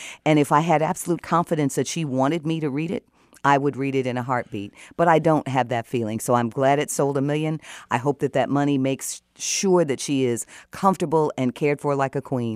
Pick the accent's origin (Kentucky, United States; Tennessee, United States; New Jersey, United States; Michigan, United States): Michigan, United States; Detroit; which was very important to me growing up in Detroit.